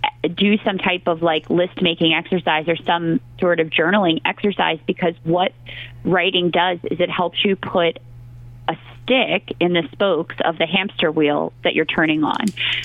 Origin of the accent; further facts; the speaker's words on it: Philadelphia, Pennsylvania, United States; So long and short of it, I am a Northeast Philadelphian girl. I was born and raised in Philadelphia